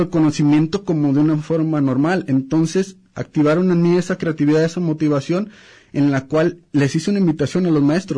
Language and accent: Spanish; Mexico; Y uno como mexicano, pues como que si tenemos ese miedo, ¿no? Incluso los que somos de provincia